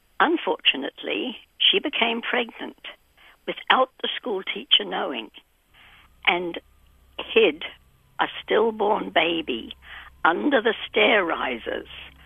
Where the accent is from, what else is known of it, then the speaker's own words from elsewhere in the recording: New Zealand; born there; also born or lived in Shetland Islands; now in Russell, New Zealand; I live in Russell now, although I have spent most of my life overseas. I was born in New Zealand. And my last long-term residence was in the Shetland Islands